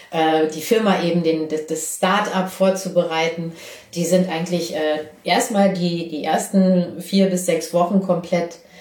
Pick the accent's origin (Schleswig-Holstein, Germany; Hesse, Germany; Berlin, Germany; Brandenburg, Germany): Berlin, Germany; wir kommen ja beide aus Berlin